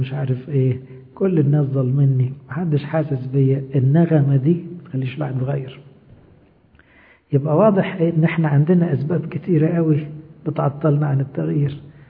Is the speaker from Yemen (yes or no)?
no; Egypt; عندنا في مصر بقى البلد والحكومة والمرور والحر